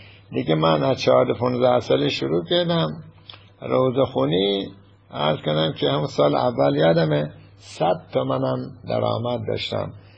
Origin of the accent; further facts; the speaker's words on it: Firuzabad, Fars, Iran; born there; now in Shiraz, Iran; ما متولد 21 هستیم و در فیروزآباد متولد شدیم و عرض کنم که بعدا خودمون اومدیم شیراز